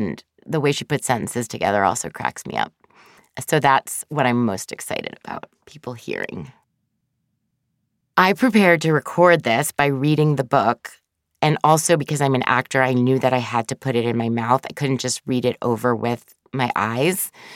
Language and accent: English; New York City, New York, United States; also born or lived in Boston, United States; American Christian woman, but I grew up as a Jew in New York City. I began my life, however, as a WASP. I was born in Boston to an Ivy League literature professor and his wife